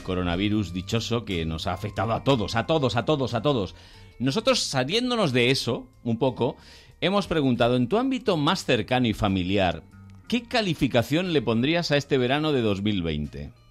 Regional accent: Málaga, Andalusia, Spain; En cambio, en mi tierra, en Málaga, popular.

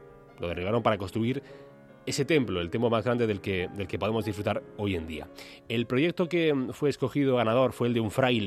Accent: Granada, Andalusia, Spain; yo soy de Granada

